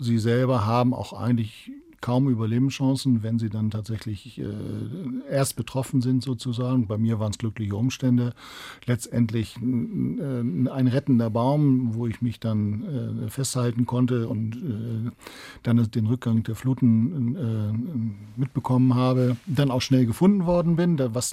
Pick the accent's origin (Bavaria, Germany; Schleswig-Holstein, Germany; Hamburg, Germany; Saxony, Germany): Hamburg, Germany; konnte damals auch wieder zurückgehen in meine Heimatstadt sozusagen nach Hamburg, wo ich ja groß geworden bin und ans alte Umfeld wieder anknüpfen konnte.